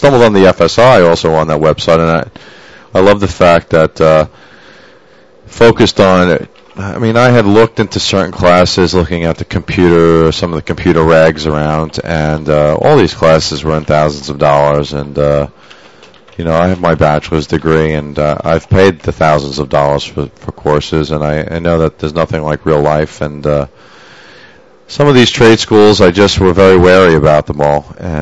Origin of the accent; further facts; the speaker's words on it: Brooklyn, New York, United States; now in Manhattan, United States; I'm born and raised in Brooklyn, and I've been living in Manhattan for a good 10 or 12 years now, and I have a lot of family in California.